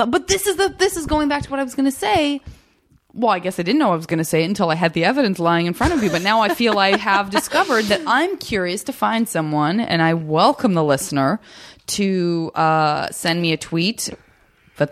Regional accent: Tucson, Arizona, United States; I love quail because I'm from Arizona and that was always like such a joy, especially getting up in the morning to go to school.

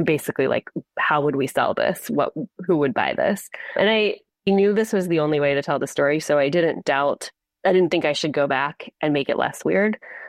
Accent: New Orleans, Louisiana, United States; just as a Jewish kid, especially a Jewish kid growing up in New Orleans, where we were sort of the clear minority.

